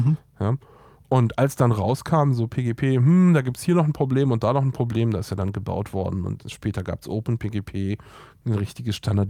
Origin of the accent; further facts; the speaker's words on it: France; Also ja, das war bei uns in Frankreich, war auch verboten.